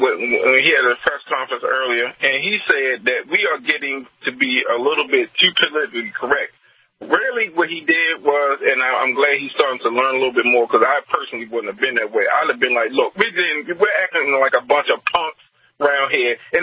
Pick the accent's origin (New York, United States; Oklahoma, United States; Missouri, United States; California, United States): New York, United States; New York City; I love the Lone Star State, but Texas, but Texas has to take a kind of a backseat because where I grew up was in New York City.